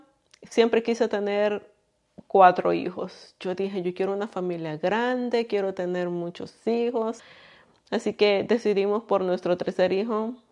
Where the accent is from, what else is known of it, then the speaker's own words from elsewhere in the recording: El Salvador; moved away as an adult; now in United States; Soy salvadoreña. En el 2001 llegué a este país con muchos sueños, con muchas metas